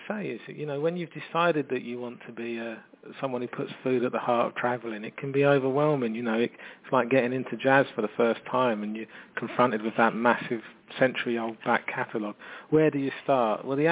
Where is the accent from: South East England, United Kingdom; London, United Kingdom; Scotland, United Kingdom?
London, United Kingdom; You know, I'm from London